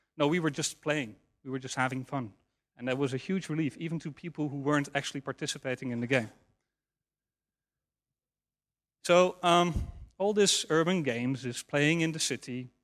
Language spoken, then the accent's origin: English; Utrecht, Netherlands; English is a second language; a project I was planning to do in a problematic neighborhood in my hometown, Utrecht.